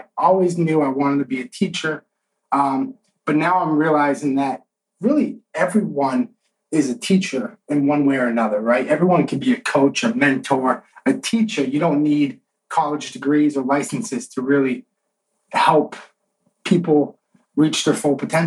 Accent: Vermont, United States; now in Miami, United States; Right now, I am in Miami. I'm not originally from South Florida or the Miami area. I'm from up north, Vermont

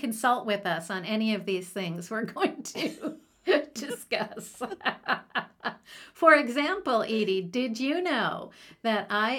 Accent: British Columbia, Canada; when I was a kid and growing up in Canada, we didn't get the magazines that you guys got in the States.

